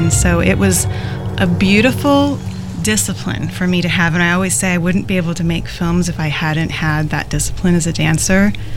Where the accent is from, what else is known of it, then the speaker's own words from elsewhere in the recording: Wisconsin, United States; I grew up in Wisconsin, and in a small dance school there.